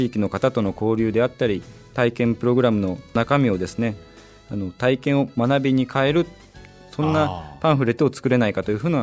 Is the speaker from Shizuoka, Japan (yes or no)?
yes; Shizuoka, Japan; 静岡県静岡市出身で、はい、前職は島根県におりました。